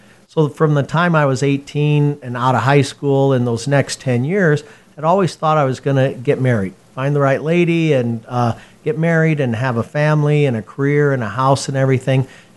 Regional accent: Columbus, Nebraska, United States; But I was born and raised in Columbus, Nebraska, so the middle part, and went to Catholic grade school and high school in Columbus, and have two brothers, two sisters.

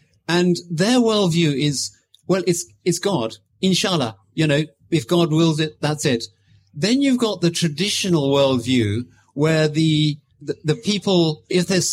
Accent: Zimbabwe; also born or lived in Kenya; Well, I grew up in Africa. I was born in Kenya, grew up in Zimbabwe.

